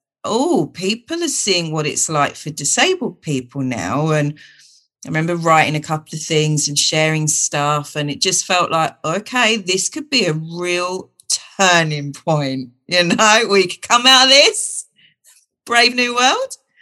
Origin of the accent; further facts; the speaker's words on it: United Kingdom; obviously I'm from Britain